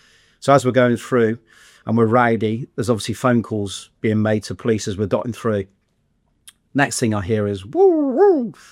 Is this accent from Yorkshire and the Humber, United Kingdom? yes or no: no; South West England, United Kingdom; accent: West Country; I always say I'm an adopted Brummie, even though I've lost my accent again, it's probably the West Country when I come back out.